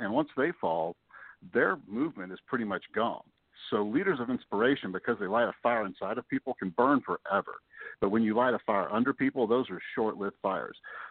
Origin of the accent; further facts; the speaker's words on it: Vermont, United States; And I'm actually trying to do a few more workshops in my home state of Vermont, which I have not done as much of.